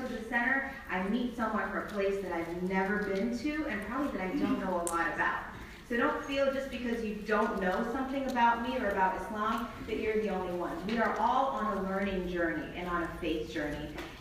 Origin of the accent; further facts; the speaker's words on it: Hartford, Connecticut, United States; I'm from Hartford, Connecticut, so I really like the fact that now that I live here, I can use the word y'all and not get laughed